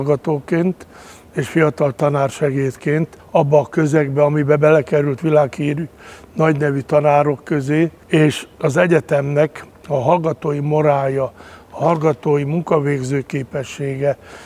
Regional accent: Szeged, Csongrád-Csanád, Hungary; én szegedi lévén

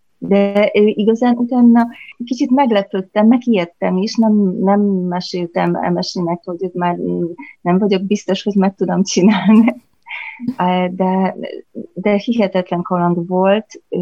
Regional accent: Poland; Hungarian is a second language; now in Hungary; És igazán én lengyel vagyok, és nagyon, hát már majdnem 20 évet itt élek Magyarországon

